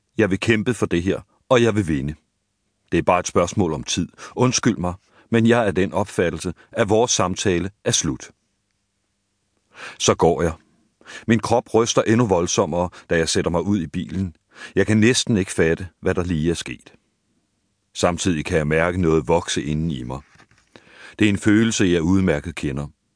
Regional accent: Nibe, North Denmark Region, Denmark; Det føles underligt at gøre noget, som jeg kun kender fra de gamle amerikanske film, jeg så som dreng hjemme i Nibe.

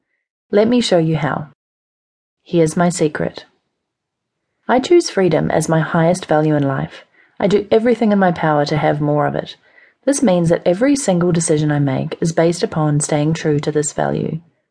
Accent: New Zealand; I grew up in New Zealand, one of the most beautiful countries in the world, where my European parents had settled after a world tour honeymoon.

